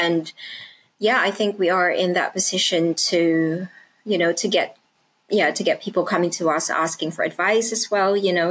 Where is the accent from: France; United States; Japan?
Japan; now in United Kingdom